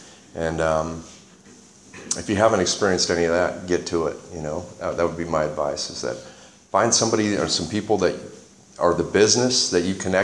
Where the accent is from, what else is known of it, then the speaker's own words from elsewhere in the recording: Los Angeles, California, United States; I was born in Glendale Memorial Hospital and was raised in Los Angeles in the Los Feliz District, kind of by Griffith Park, near Dodger